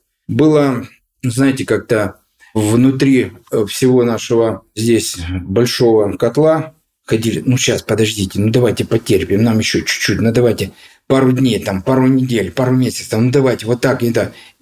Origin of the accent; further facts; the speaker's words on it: Donetsk, Donetsk Oblast, Ukraine; Отец у меня Белгородской области, мама Хмельницкой области. Познакомились на Шпицбергене. Зачали меня там, родился я уже здесь, в Сталина. Поэтому вот если меня начинать, я долгое время говорил, что я сын двух великих народов.